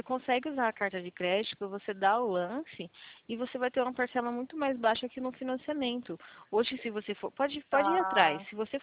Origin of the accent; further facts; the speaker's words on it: São Paulo, Brazil; meu DDD é 19, que eu sou aqui da região de Campinas, de São Paulo, sabe, do estado de São Paulo.